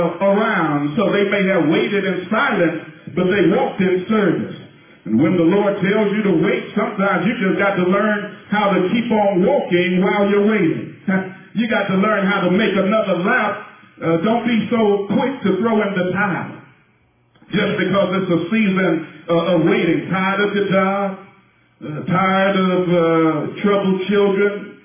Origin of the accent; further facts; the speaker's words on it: Utah, United States; I was invited to preach in my home state, Utah.